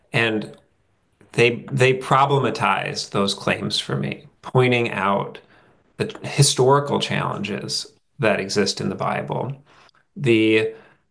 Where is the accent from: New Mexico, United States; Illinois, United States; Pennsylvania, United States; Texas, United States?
Illinois, United States; Wheaton; now in North Carolina, United States; And before that, I'm from Wheaton, Illinois. And I grew up in the shadow of Wheaton College, where my mom taught.